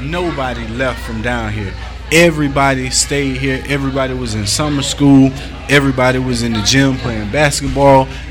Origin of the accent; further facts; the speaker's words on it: Gainesville, Florida, United States; I had so many guys that were local or that I knew just from growing up in Gainesville